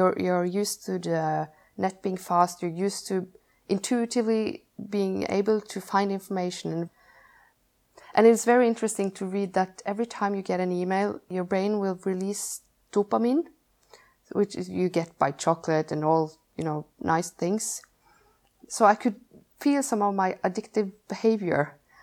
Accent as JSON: {"language": "English", "country": "Norway", "said": "and I'm from Norway."}